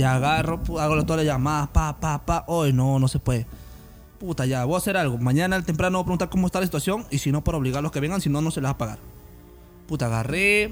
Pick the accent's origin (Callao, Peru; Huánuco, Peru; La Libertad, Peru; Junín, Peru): Huánuco, Peru; La cosa es que mi ciudad hermosa de Huánuco no estaba presente.